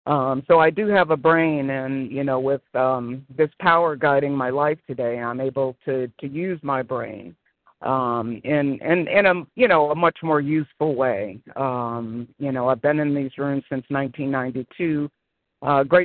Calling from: Connecticut, United States; I'm calling from Connecticut

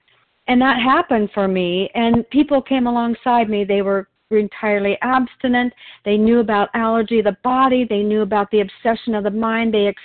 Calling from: Oregon, United States

